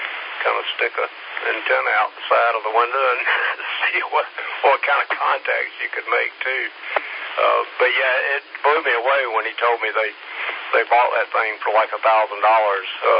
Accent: Georgia, United States; and I was always fascinated with them, you know, growing up in Georgia. They were all over the place.

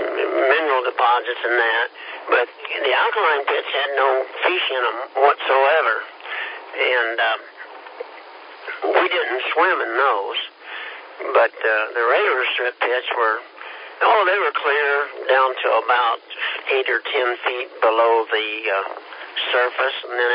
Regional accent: Kansas, United States; I was in the Navy, and I'm from Kansas, and I seen all the beaches I want to see, Dan, but they're still quite beautiful.

